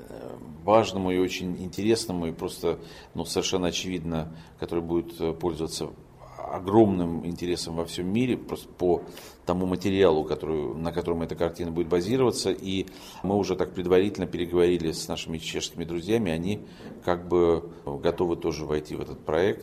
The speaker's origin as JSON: {"language": "Russian", "town": "Lviv", "region": "Lviv Oblast", "country": "Ukraine", "tie": "born or raised there", "lives_now": "Prague, Czechia", "said": "В чем-то Прага напоминает мне мой родной город Львов, в котором я родился."}